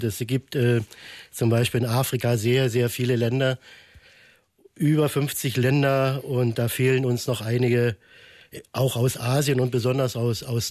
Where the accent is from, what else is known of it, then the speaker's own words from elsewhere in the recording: Berlin, Germany; ich komme aus Schöneweide